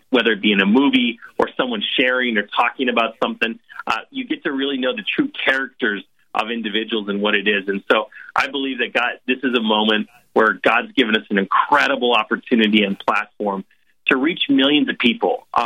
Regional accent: Scranton, Pennsylvania, United States; I grew up in Scranton, of all things.

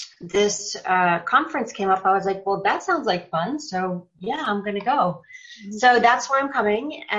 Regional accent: Madison, Wisconsin, United States; So I'm from Madison, Wisconsin. I moved here recently from Colorado.

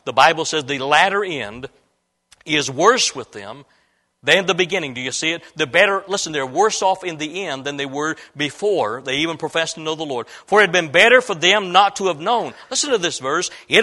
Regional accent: Illinois, United States; I was raised in Illinois. You can't be raised in Illinois and not be around hogs once in a while.

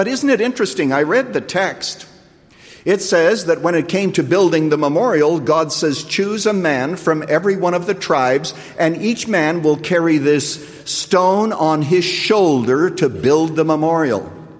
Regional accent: Canada; He's the same Holy Spirit who converted me as a boy when I was growing up in Canada.

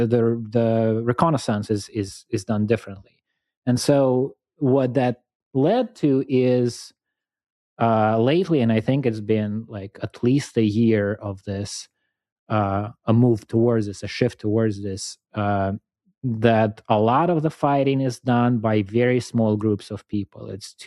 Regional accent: Moscow, Russia; my hometown, Moscow, and the hometown that's kind of administratively part of Moscow experienced the biggest, I think, wave of drone attacks since the beginning of the war.

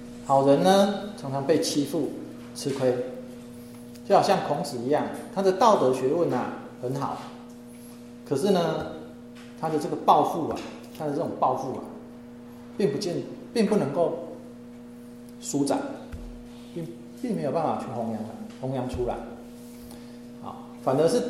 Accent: China; 我们中国人对于积善之家必有余庆

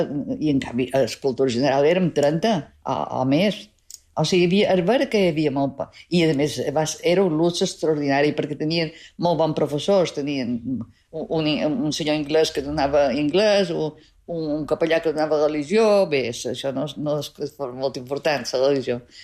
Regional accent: Sóller, Balearic Islands, Spain; jo havia de tornar a Solla. Bé, que jo a Solla vaig ser molt feliç durant la meva infantesa a Solla.

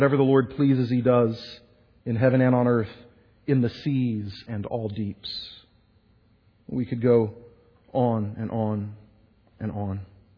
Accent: Houston, Texas, United States; I grew up in Houston, the beautiful beaches of Galveston.

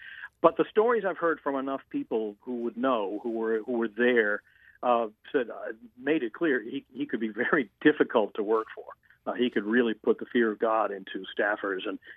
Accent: Massachusetts, United States; now in Maine, United States; And I grew up outside of Boston, so we all knew who he was. But I got to Maine and had to start learning about the politics here.

